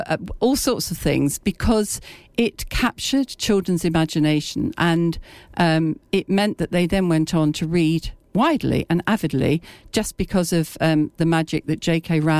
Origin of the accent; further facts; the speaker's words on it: Cambridge, East of England, United Kingdom; Well, I was born in Cambridge and grew up here in the 50s